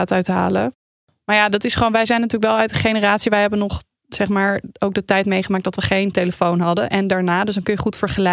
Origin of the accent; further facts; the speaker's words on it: Heerenveen, Friesland, Netherlands; ja, ik ben in Friesland opgegroeid in Heerenveen. Ik ben niet daar geboren. Ik ben in Zaandam geboren, maar dus wel altijd in Friesland opgegroeid.